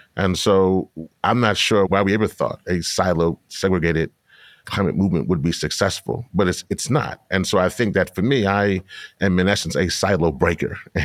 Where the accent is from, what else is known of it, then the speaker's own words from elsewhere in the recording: Louisiana, United States; He's from Boston. I am from Louisiana. He is from one world. I am from another world.